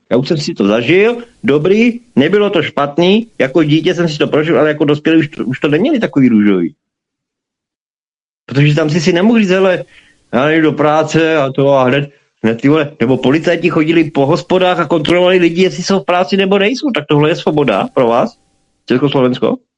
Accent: Slovakia; já jako hrdej Slovák jsem neuznával, aby já se kurva musel učit nějakou pojebanou ruštinu

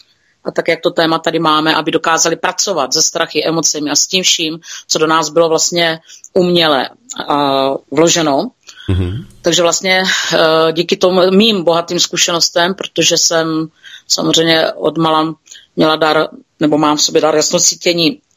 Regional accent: South Moravian Region, Czechia; Pocházím z Jižní Moravy, kousek od Pálavy, jo, jsou tady z menší vesnice a miluji svůj kraj, miluji to, že jsme Moravani

